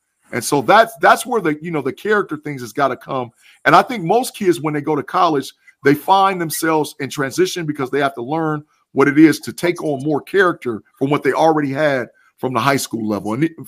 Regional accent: Ohio, United States; I'm not from the South, of course, obvious. I'm from Ohio, you know, so that's a whole nother, you know, conversation.

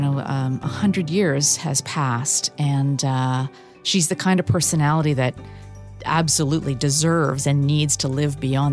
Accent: Barrie, Ontario, Canada; although I was born in Barry and spent most of my life here

